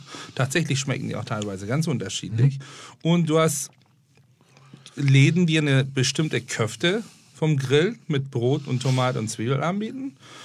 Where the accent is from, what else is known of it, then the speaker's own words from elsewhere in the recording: Aegean coast, Turkey; German is a second language; Also ich bin sehr in Verbindung mit dem Meer aufgewachsen. Auch mein Vater hatte Schiffe und. Ich habe sehr viel Zeit in der Ägäischen Küste verbracht. Mit meinem Großeltern, meine Eltern in Istanbul gearbeitet haben.